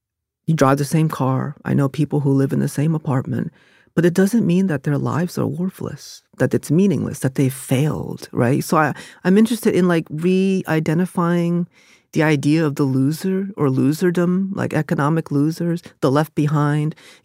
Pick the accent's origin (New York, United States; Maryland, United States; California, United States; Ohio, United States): Maryland, United States; what I saw working in the fast food, growing up in Harford County, was that people are kind even when they know it won't matter.